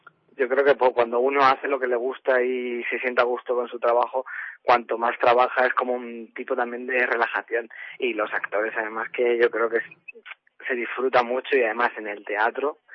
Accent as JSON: {"language": "Spanish", "town": "Fuenlabrada", "region": "Community of Madrid", "country": "Spain", "tie": "born or raised there", "said": "Muchísimos, pero sí, hasta hace nada estaba correteando por allí."}